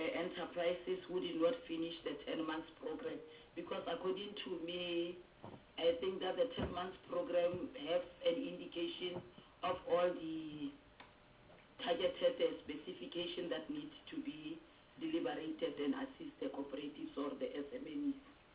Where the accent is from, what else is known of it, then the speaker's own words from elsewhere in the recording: South Africa; Are they going to plow back to us as South African?